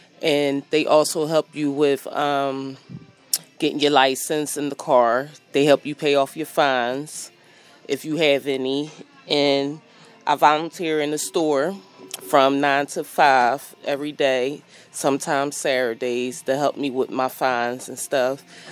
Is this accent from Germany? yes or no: no; Philadelphia, Pennsylvania, United States; Okay, well … I'm from Philadelphia.